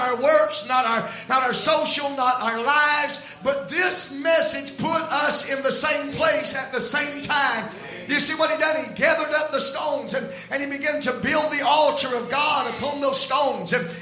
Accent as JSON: {"language": "English", "region": "Southern United States", "country": "United States", "moved": "as an adult", "said": "originally, I am from the South. I moved up north about 5 years ago."}